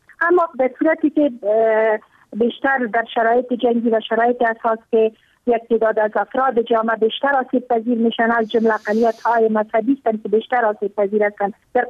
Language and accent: Persian; Afghanistan; ما افغان نیستیم، مهاجر آمدیم از کشور هند. درست ارتباطات مذهبی داریم ولی هیچگاه ما هندی نبودیم، ما افغان هستیم.